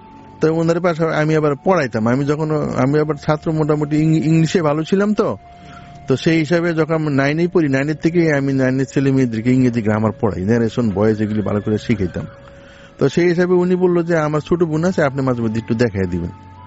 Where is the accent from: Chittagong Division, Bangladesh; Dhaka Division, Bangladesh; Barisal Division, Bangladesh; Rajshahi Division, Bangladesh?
Dhaka Division, Bangladesh; Sanarpar; আমি সানারপাড় থেকে এসেছি।